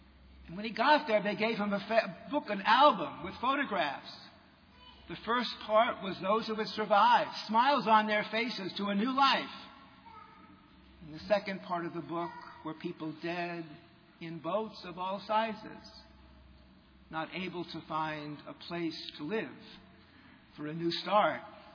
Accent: New York, United States; Not in my hometown, New York.

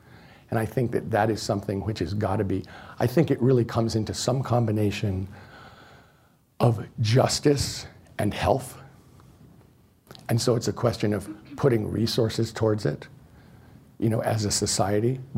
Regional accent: California, United States; You know, California is very aggressive. I'm from California

